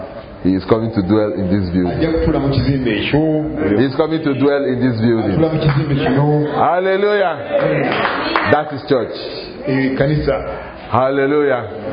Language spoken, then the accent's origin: English; Nigeria; How many of you know I'm from Nigeria? Did you tell them I'm from Nigeria?